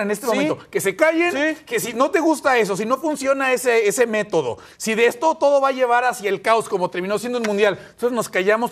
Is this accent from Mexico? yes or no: yes; Mexico; Nosotros como mexicanos no hemos llegado a ese nivel.